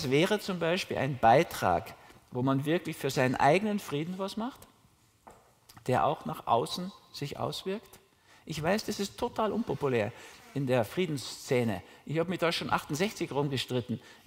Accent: Austria; ich war schon mal in Deutschland, weil ich als Österreicher hier rübergekommen bin.

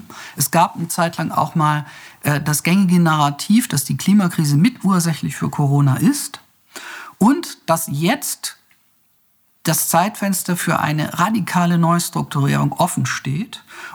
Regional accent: West Germany, Germany; Also ich bin im Westen aufgewachsen

